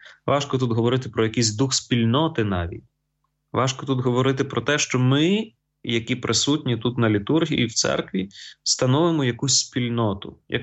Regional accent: Kharkiv, Kharkiv Oblast, Ukraine; Я сам походжу з Харкова, і я виховався в такій парафії, де був з самого початку парафії, з 91-го року.

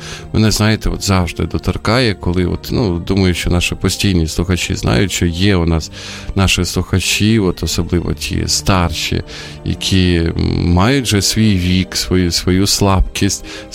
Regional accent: Sumy, Sumy Oblast, Ukraine; коли буваю от в Сумах, моєму рідному місті

